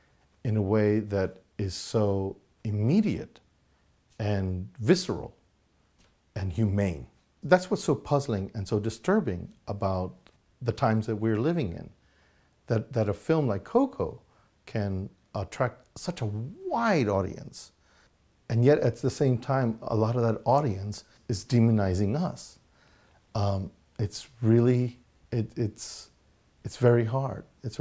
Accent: El Paso, Texas, United States; what he is as an American growing up in El Paso, Texas.

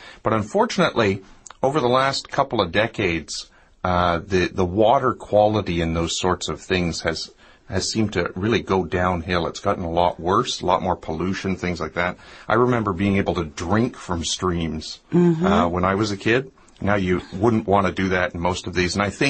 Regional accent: Ontario, Canada; I grew up in Canada, obviously, along a river called the Mighty Saugeen River.

